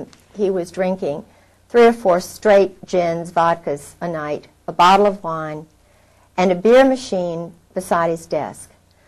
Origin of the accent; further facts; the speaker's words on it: Scotland, United Kingdom; I'm a Scottish grandmother, and I was working as assistant director of the Chamber of Commerce.